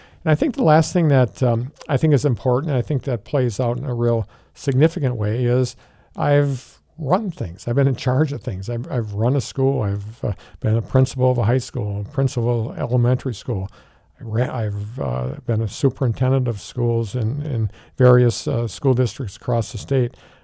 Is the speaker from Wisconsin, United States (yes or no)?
yes; Plymouth, Wisconsin, United States; I was born and raised in Plymouth, which, in case your listeners didn't know, that's the cheese capital of the world.